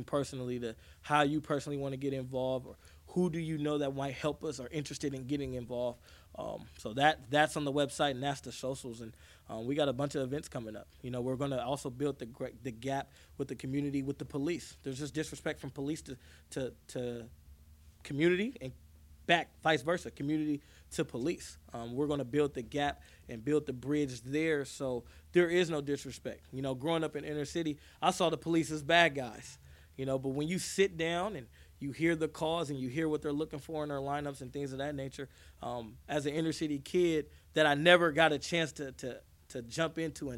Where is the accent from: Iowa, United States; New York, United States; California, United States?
California, United States; Vallejo; You know, where I'm talking about Vallejo, where I'm from, it's our community.